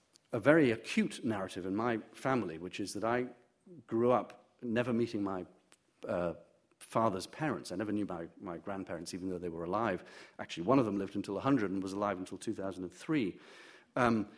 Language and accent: English; Durham, North East England, United Kingdom; Friends used to say, with a bit of menace in their voices, You don't talk like a Durham lad. Where are you from?